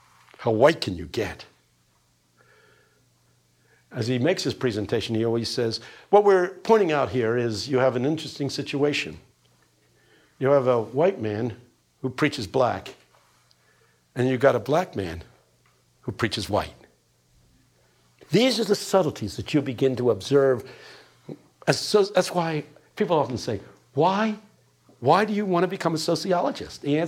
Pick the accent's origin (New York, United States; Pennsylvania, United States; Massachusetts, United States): Pennsylvania, United States; Philadelphia; I owe everything to growing up in West Philadelphia.